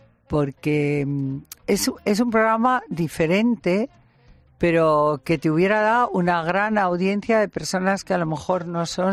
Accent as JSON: {"language": "Spanish", "region": "Asturias", "country": "Spain", "said": "Y creo que como asturiana que lleva Asturias por todo el mundo y tengo mi casa en Llanes y adoro Asturias"}